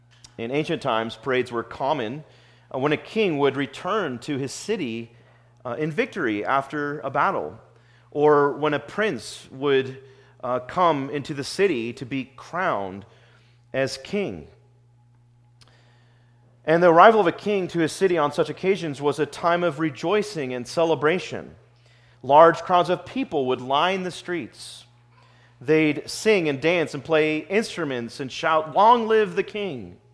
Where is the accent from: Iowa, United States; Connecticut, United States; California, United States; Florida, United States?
California, United States; Torrance; I remember as a boy growing up in Torrance, California, that we had an annual Armed Forces Day parade